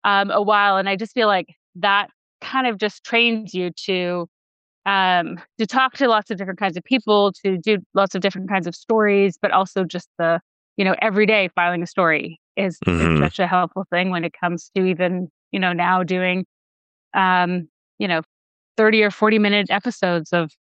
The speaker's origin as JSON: {"language": "English", "region": "Saskatchewan", "country": "Canada", "tie": "born or raised there", "said": "I was a young Indigenous woman growing up in Saskatchewan"}